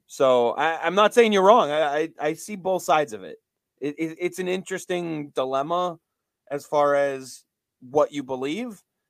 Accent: Massachusetts, United States; like growing up in Mass, you are more of a Bruins fan typically

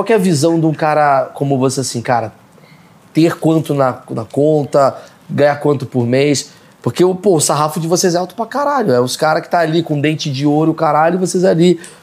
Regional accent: Rio de Janeiro, Brazil; now in São Paulo, Brazil; Eu sou carioca, eu tô morando em São Paulo. Eu moro em São Paulo há, porra, 25 anos.

